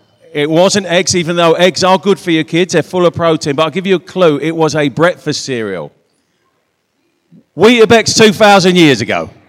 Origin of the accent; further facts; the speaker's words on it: York, Yorkshire and the Humber, United Kingdom; Well, actually, I'm from York. We're a bit backward there. We all go to church dressed like this, actually.